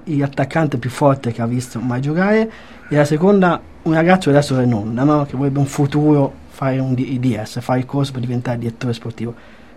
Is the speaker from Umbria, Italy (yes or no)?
yes; Perugia, Umbria, Italy; Intanto abbiamo iniziato con soddisfazione da perugino